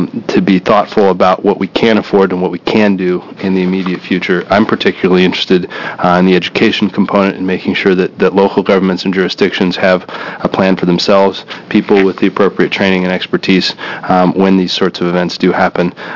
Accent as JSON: {"language": "English", "town": "Beaverton", "region": "Oregon", "country": "United States", "said": "from Beaverton."}